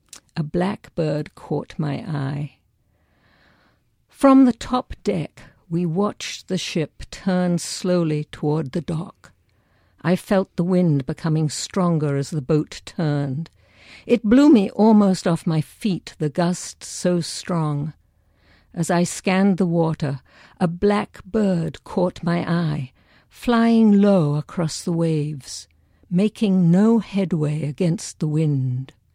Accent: London, United Kingdom; I've used them at various times to do a workshop or a talk to people about growing up in London during that time

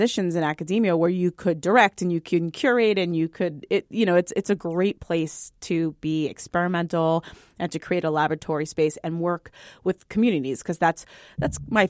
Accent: New York, United States; now in Albuquerque, United States; Well, first of all, I'm born and bred in New York, born and raised and bred, I guess all of it in New York. It's never been easy to leave that city.

